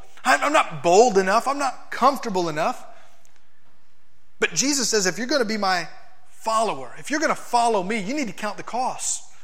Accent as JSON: {"language": "English", "region": "Florida", "country": "United States", "said": "I remember being in Kentucky and saying, I'm from Florida."}